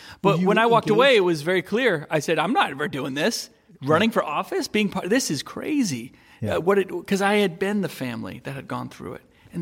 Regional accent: New Hampshire, United States; We're from New Hampshire. That was a tough place with tough dynamics.

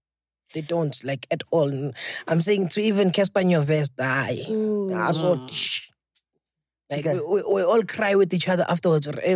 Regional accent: Secunda, Mpumalanga, South Africa; I'm from Secunda, I'd like to do stand-up comedy.

